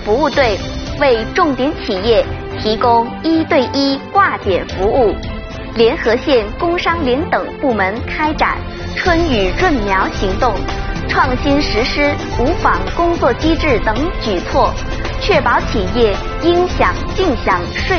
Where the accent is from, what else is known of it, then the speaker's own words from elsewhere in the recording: Jinxiu, Guangxi, China; 这就是我的家乡，世界瑶都金秀瑶族自治县。